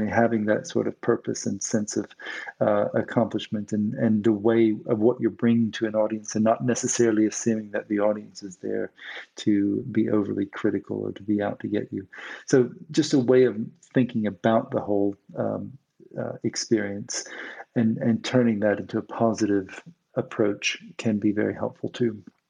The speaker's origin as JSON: {"language": "English", "region": "South Carolina", "country": "United States", "moved": "as an adult", "lives_now": "United Kingdom", "said": "Yeah, I'm from South Carolina."}